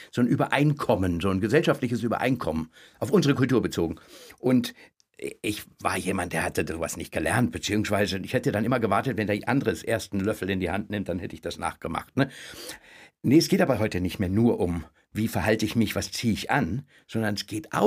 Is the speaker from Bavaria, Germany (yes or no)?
no; Baden-Württemberg, Germany; also born or lived in Siegen; now in Chemnitz, Germany; ich bin in Siegen im Westen geboren, ich bin im Süden aufgewachsen, Badener, ich bin in Chemnitz seit 26 Jahren und komme tatsächlich gestern aus Chemnitz hierher.